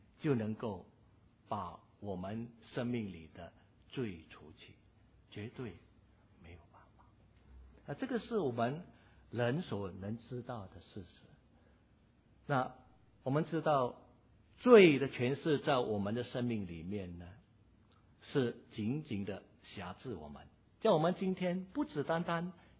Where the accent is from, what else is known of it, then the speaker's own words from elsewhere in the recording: Singapore; 那我们新加坡人喜欢用这个 tissue 啊，这个纸巾